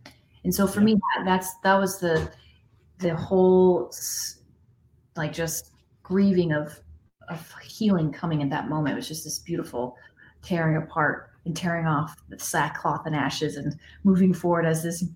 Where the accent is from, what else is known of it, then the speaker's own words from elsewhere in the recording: the South, United States; One, I'm from the South.